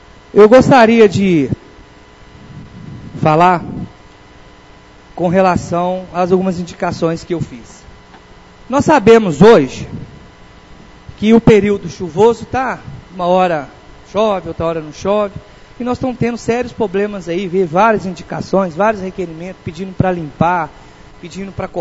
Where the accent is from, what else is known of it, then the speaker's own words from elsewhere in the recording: Capanema, Brazil; Fui criado, nascido e criado aqui no Capanema